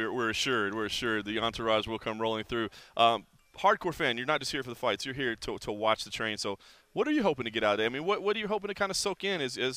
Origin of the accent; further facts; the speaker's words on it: Dallas, Texas, United States; now in Las Vegas, United States; And I'm a Las Vegas resident. I grew up in Dallas, so I was there when the Stars came to town.